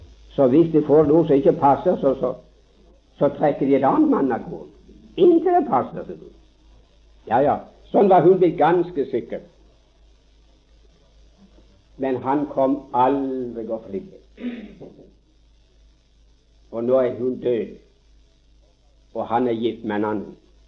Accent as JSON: {"language": "Norwegian", "town": "Karmøy", "region": "Rogaland", "country": "Norway", "said": "Jeg kjenner til et tilfelle hjemme på Karmøy."}